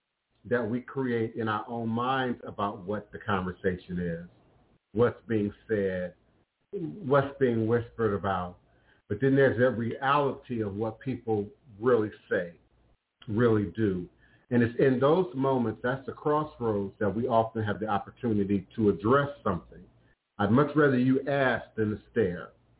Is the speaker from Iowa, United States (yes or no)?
no; Washington, District of Columbia, United States; back in the 70s, you know, growing up in Chocolate City, y'all now call it the DMV, D.C., Maryland, Virginia area. Being dark was not popular.